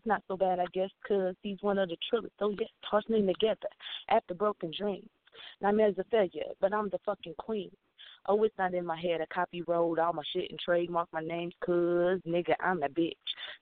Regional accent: Ohio, United States; Like I said … from Ohio

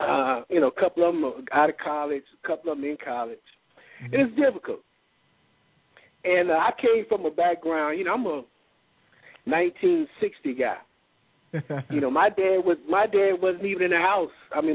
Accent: Nashville, Tennessee, United States; I'm from Nashville. I grew up near Tennessee State, one of the homes of Black Panthers, Fish University.

